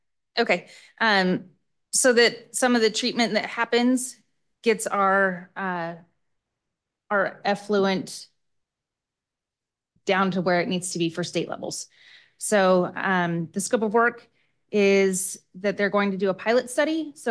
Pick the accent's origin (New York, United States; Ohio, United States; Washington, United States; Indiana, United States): Washington, United States; Sequim; I grew up in Squim, Washington, and then I went to WSU, moved back to Squim, and then took a job here in Othello at the Irrigation District